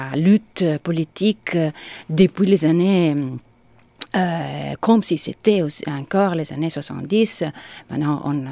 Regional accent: Rome, Lazio, Italy; French is a second language; comme je suis née à Rome, et j'ai vécu à Rome les premières 25 années de ma vie, puis j'ai voyagé, je suis allée ailleurs, et puis je suis retournée il y a presque 10 ans.

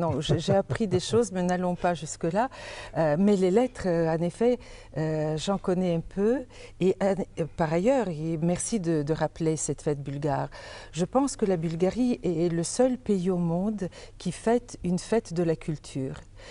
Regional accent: France; Donc, je suis une Française d'origine bulgare et citoyenne européenne

